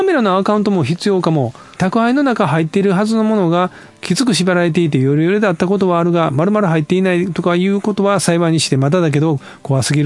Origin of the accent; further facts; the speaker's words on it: Osaka, Japan; 同じように大阪生まれ大阪育ちで